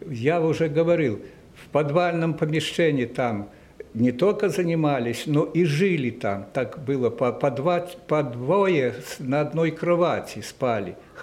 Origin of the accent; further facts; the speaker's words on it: Stayki, Minsk Region, Belarus; born there; Родился я в Вилейском районе, в Стайках деревня, где отец работал учителем. Так что в семье учителей